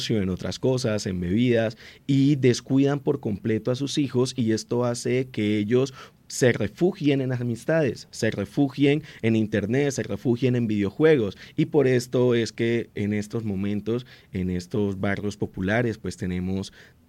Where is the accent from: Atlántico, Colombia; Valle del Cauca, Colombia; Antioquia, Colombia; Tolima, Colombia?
Atlántico, Colombia; Barranquilla; now in Bucaramanga, Colombia; Yo vengo de la ciudad de Barranquilla, he tenido la oportunidad de trabajar en Bogotá, también en Medellín, en Cali y en otras ciudades.